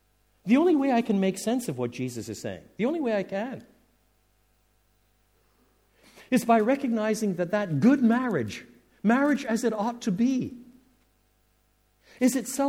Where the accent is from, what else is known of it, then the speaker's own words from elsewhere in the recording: Canada; born there; although I was born in Canada, my father was born in Northern Ireland. My mother was born in England. So I come from an island race.